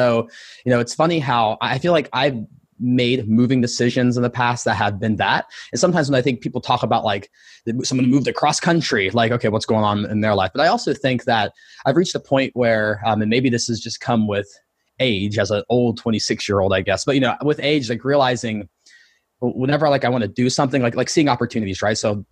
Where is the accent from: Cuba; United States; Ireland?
United States; Ohio; partly because I grew up in Ohio. And so it was like the big city always growing up.